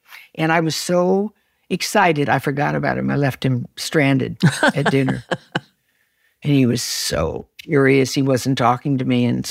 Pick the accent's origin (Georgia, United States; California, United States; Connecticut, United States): California, United States; Los Angeles; I was raised in Hancock Park in L.A.